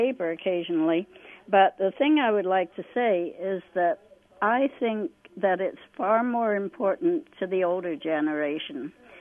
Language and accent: English; England, United Kingdom; I wonder if part of letter writing goes with being English, because I am always also English, and I grew up writing letters to everybody